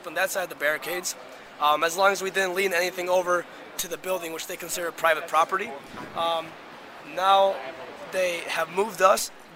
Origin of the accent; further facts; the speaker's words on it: Illinois, United States; I'm from the northwest suburbs